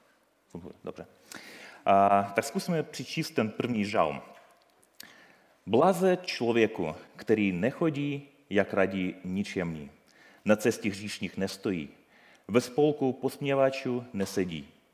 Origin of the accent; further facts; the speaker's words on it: Ukraine; Czech is a second language; now in Vsetín, Czechia; jsem Ukrajinec a zároveň uprchlík, který přijel spolu s rodinou hned poté, jak propukla válka na Ukrajině. Takže skoro budeme mít tady 3,5 roky, jak bydleme na Vsetíně. Patříme do církve Maják